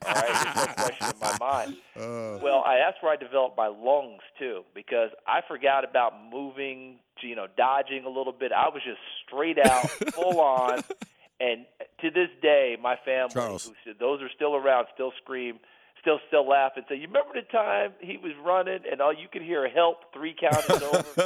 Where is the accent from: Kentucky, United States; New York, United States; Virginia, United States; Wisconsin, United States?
New York, United States; I never gotten really chased by dogs growing up in New York State.